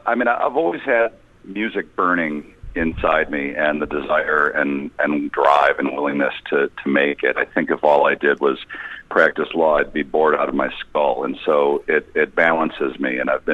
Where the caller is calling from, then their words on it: California, United States; I'm speaking from, I live just outside of Los Angeles, California, on the beach.